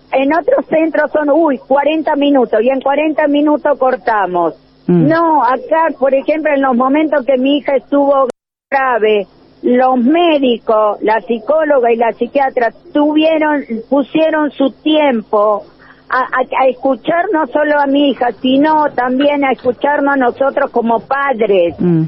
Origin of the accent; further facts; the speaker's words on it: Argentina; Como ciudadana argentina